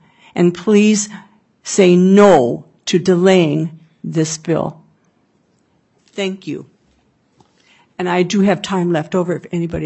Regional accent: St. Paul, Minnesota, United States; I'm from St. Paul, and this is my story.

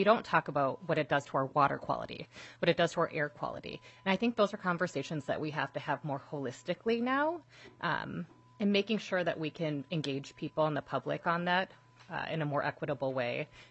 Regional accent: Minneapolis, Minnesota, United States; I grew up in North Minneapolis, and I can tell you, my mom, being a single mom, didn't have time to go to city council meetings.

